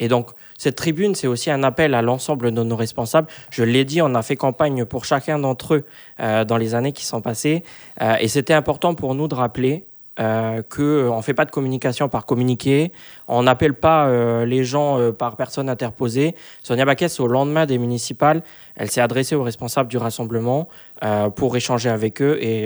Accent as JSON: {"language": "French", "town": "Ouégoa", "region": "North Province", "country": "New Caledonia", "said": "moi je suis originaire d'Ouégois, donc ça me tient à cœur cette question"}